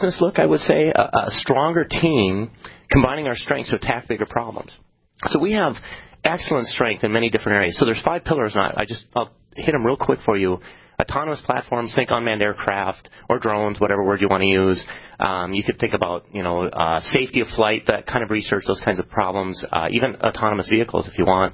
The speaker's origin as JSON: {"language": "English", "town": "Detroit Lakes", "region": "Minnesota", "country": "United States", "said": "So I'm actually from the area, a big sports buff as well. I'm from Detroit Lakes, Minnesota."}